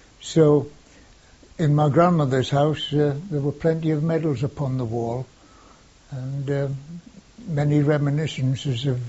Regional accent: North East England, United Kingdom; born there; I was born in Farringdon Row. Now, the Row may sound rather posh, but in actual fact, just across the road was a wall behind which was the railway, the wagonway bringing the coal from the coal mines, taking them down to the shipyards

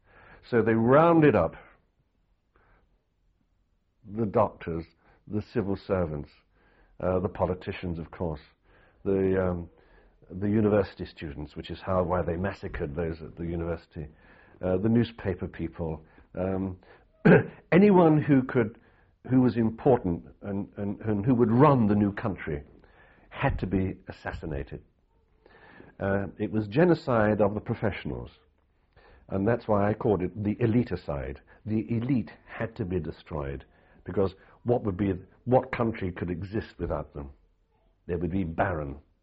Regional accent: United Kingdom; I'm a British journalist

